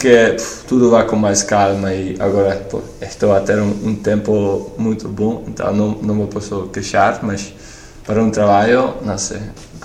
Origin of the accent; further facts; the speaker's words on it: Netherlands; Portuguese is a second language; now in Portugal